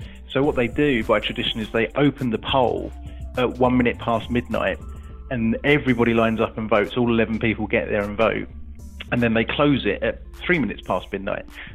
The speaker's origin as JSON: {"language": "English", "region": "England", "country": "United Kingdom", "said": "you experience as being an Englishman abroad there"}